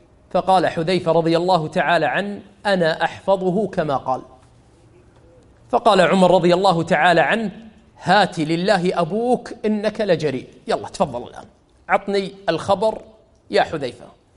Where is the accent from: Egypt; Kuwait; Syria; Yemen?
Kuwait; شوفوا الآن الكلام شلون يقول كأنه نغزات عندنا بالكويت